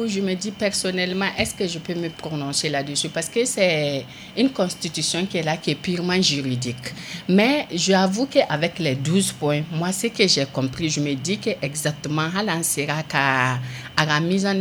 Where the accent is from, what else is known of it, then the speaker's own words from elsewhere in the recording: Mali; Parce qu'en tant que malien